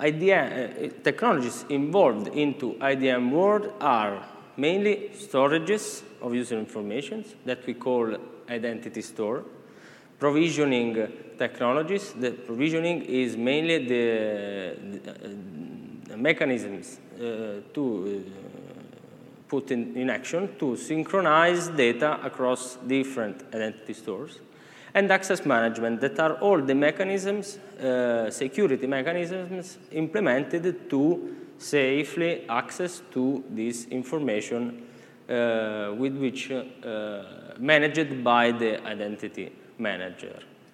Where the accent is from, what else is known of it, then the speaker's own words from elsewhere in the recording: Italy; I'm from Italy.